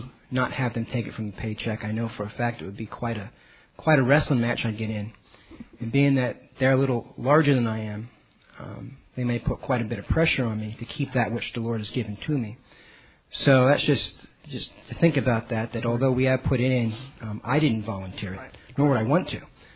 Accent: United States; I say that particularly because I am an American, a modern American, and however I have tried to not be a good student of materialism, I still have learned too much.

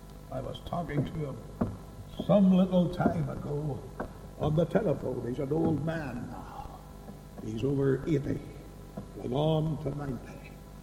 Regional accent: Northern Ireland, United Kingdom; I come from Northern Ireland.

